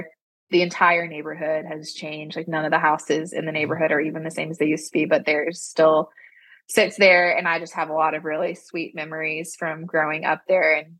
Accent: Santa Rosa Beach, Florida, United States; So I was born and raised in Santa Rosa Beach, so I couldn't imagine getting married anywhere else.

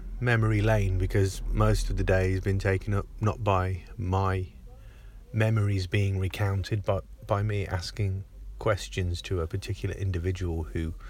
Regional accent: Coventry, West Midlands, United Kingdom; born there; I was born in Walsgrave Hospital

